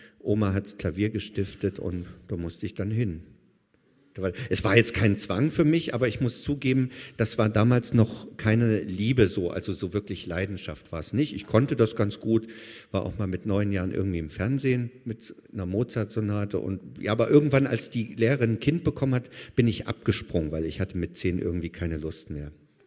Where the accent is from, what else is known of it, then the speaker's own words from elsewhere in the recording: Chemnitz, Saxony, Germany; Aufgewachsen in Sachsen, in Chemnitz. Wer das nicht weiß, südlich von Leipzig, westlich von Dresden.